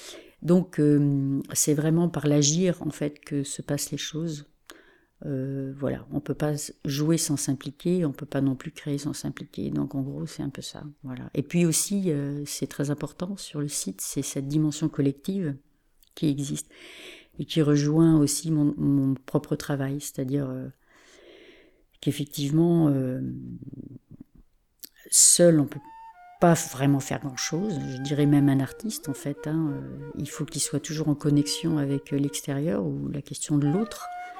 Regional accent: La Rochefoucauld, Nouvelle-Aquitaine, France; born there; Je suis rupificadienne, c'est-à-dire que je suis née à La Rochefoucauld. Donc je suis évidemment sortie souvent de ce territoire, et puis en fait j'y suis revenue.

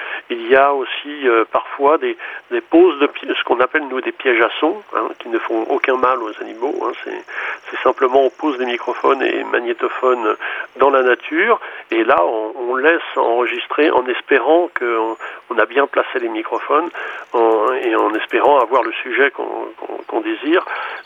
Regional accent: Auvergne-Rhône-Alpes, France; je suis revenu chez moi dans la Drôme

